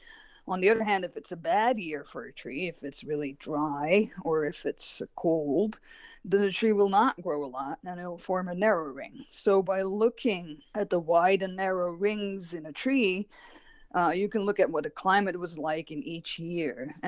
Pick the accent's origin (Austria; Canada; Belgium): Belgium; So I did all of my education in Belgium. I'm from Belgium originally.